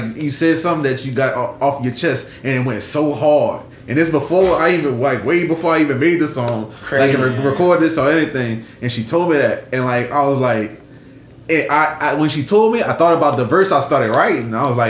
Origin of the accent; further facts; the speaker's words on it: Houma, Louisiana, United States; I'm from Houma.